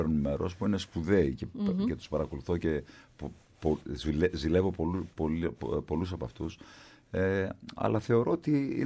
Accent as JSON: {"language": "Greek", "country": "Greece", "said": "είμαι από την Ελλάδα και σας παρακολουθώ"}